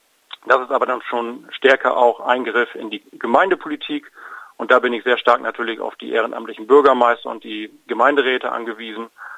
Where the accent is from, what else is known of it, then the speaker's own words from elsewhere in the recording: Haselünne, Lower Saxony, Germany; habe 6 Jahre im Stadtrat meiner Heimatstadt Haslünne schon aktiv Kommunalpolitik betrieben.